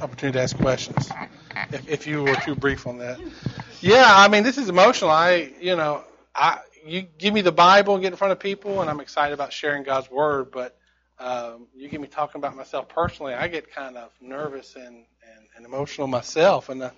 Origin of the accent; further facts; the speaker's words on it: Charlotte, North Carolina, United States; I grew up in Charlotte, North Carolina as well.